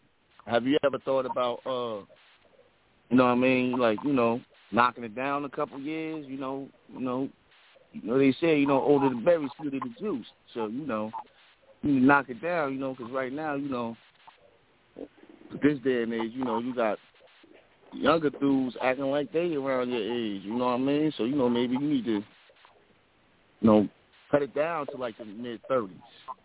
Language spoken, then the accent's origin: English; Paterson, New Jersey, United States; Yeah, but you know, I'm originally from Patterson, so, you know.